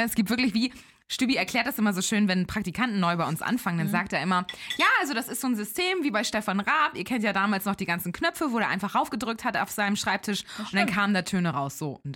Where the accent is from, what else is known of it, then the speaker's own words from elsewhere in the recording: Elmshorn, Schleswig-Holstein, Germany; bei uns in Elmshorn, wo ich herkomme, das ist ja eine halbe Stunde von Hamburg entfernt